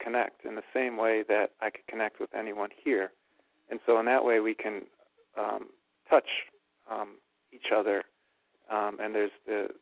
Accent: Evanston, Illinois, United States; Africa is just like my hometown, Evanston, Illinois, and the people are Africans are just like Americans.

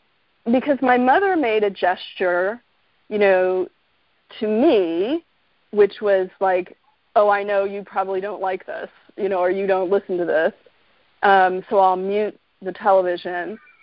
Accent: Kentucky, United States; I'm from Kentucky, and a lot of my family lives in Indiana, Kentucky, and Florida

